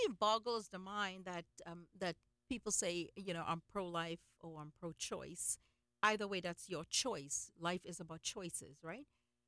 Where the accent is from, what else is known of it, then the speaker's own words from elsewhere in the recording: Trinidad & Tobago; I was a dark little Indian girl growing up in Trinidad and Tobago